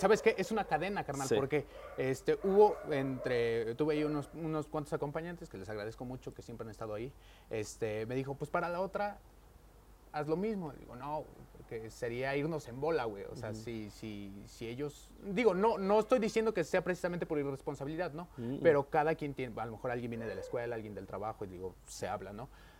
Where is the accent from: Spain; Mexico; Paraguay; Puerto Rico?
Mexico; Ciudad Serdán, Puebla; la gran mayoría de la gente que apoya esto es del lugar de donde yo soy originario, güey. San Juan Arcos Ojo de Agua, Ciudad Cerdán, representando.